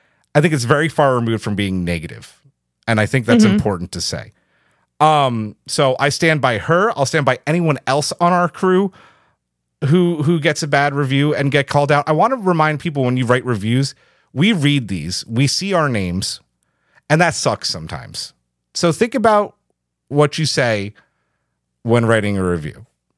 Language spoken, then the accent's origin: English; Queens, New York, United States; also born or lived in Long Island; now in Philadelphia, United States; I'm from Queens, then Long Island, and I live in Philly.